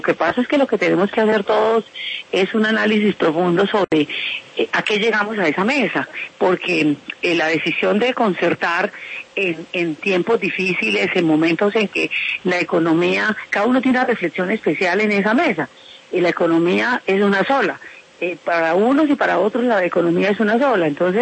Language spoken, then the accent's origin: Spanish; Colombia; Yo me siento muy orgullosa como colombiana